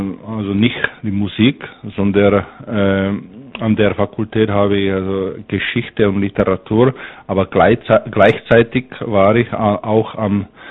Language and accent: German; Olomouc, Olomouc Region, Czechia; German is a second language; Ich komme aus Olomouc, Olmütz.